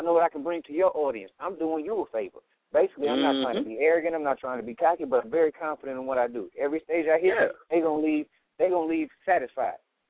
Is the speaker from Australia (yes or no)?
no; Oakland, California, United States; I mean, you're from Chicago, I'm from Oakland.